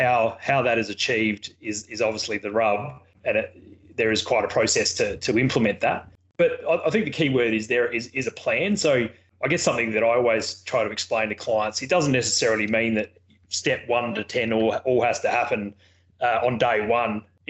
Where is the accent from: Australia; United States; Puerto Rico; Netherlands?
Australia; Port Lincoln, South Australia; I guess starting from the start, I grew up in Port Lincoln.